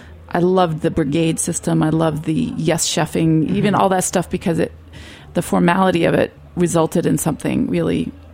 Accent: Vermont, United States; I grew up in Vermont and grew up on a small sort of what I call gentleman's farm because we weren't making our living from it.

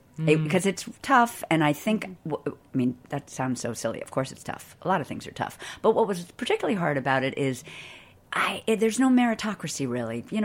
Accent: Boston, Massachusetts, United States; I grew up in Boston

